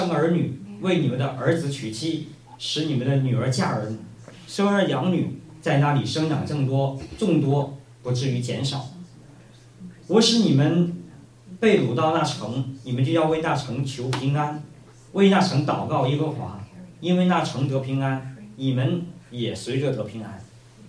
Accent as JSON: {"language": "Chinese", "region": "Northeast China", "country": "China", "tie": "born or raised there", "said": "在我们老家东北哈，那我看见我的长辈们他们种地的时候，他们也是欢欢喜喜的"}